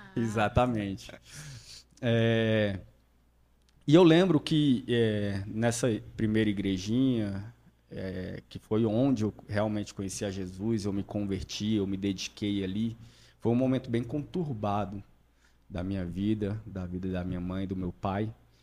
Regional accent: Pernambuco, Brazil; born there; Eu nasci no Pernambuco.

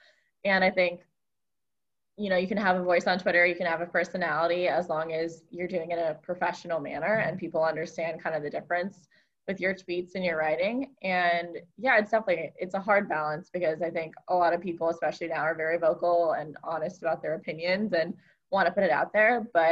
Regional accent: Seattle, Washington, United States; like I grew up in Seattle and we didn't have a pro hockey team.

